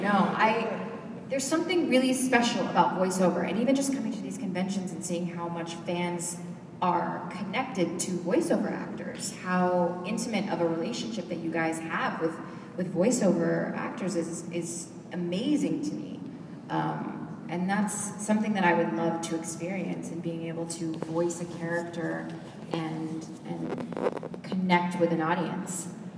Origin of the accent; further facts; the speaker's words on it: United States; Because I'm American, and so a lot of those